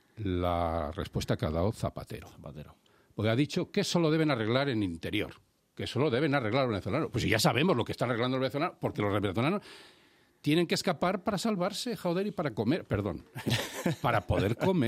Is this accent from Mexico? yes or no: no; Spain; lo que más me ha preocupado como español